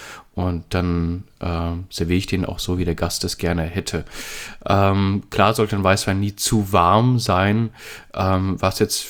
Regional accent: Frankfurt, Hesse, Germany; aber ich komme ja aus Frankfurt und im Rheingau ist ja auch so eine Fasching, so eine Partyhochburg

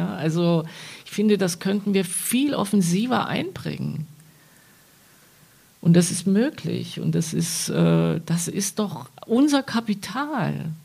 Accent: East Germany, Germany; als Ostdeutsche ein paar politische Fragen immer noch durchzuverhandeln

